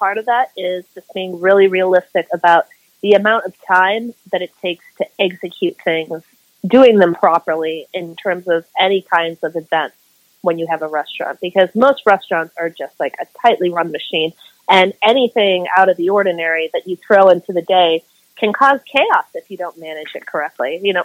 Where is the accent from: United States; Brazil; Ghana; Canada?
United States; Hawaii; wrestling was a huge part of my childhood. I grew up in Hawaii.